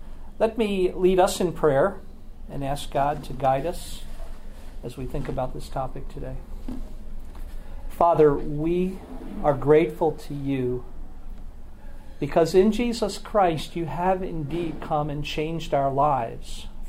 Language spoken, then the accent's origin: English; New Jersey, United States; My own background is I grew up in New Jersey, Jersey Shore, and you know, that's before there was ever an MTV show.